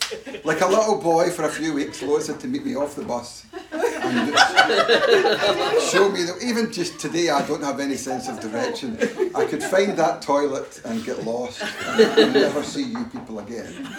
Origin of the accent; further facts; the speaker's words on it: Glasgow, Scotland, United Kingdom; now in Paisley, United Kingdom; I'm a Glaswegian, I never used to speak like this. I've been taught how to speak in a way that people can understand most of it, if not all of it. Prior to living in Paisley, we lived in Glasgow.